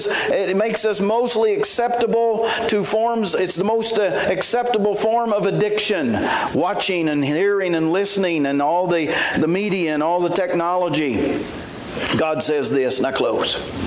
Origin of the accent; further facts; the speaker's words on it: West Virginia, United States; And growing up in West Virginia, we didn't worry about brands.